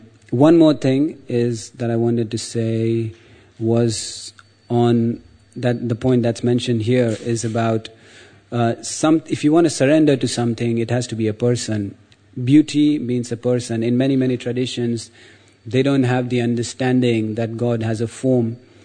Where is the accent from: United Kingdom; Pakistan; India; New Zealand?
India; especially Indian people, and I can say this because I'm Indian